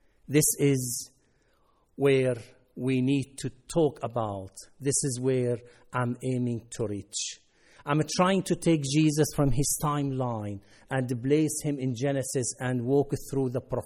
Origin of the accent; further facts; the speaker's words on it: Damascus, Damascus Governorate, Syria; I'm originally from Syria, from Damascus. I met Christ when I was at the age of 22 years. I accepted him as my savior in Dubai.